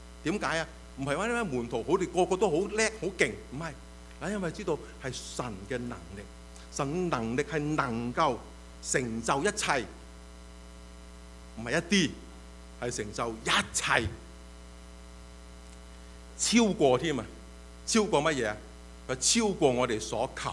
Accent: China; 今天我们中国人，我们能够得着这个的福音，亦都是受到这个宣教运动的一个的影响，一个的推动。

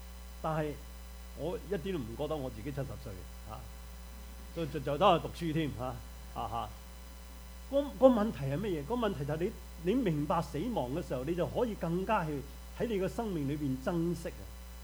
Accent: China; 我相信我們在中國長大的人受過這些教訓

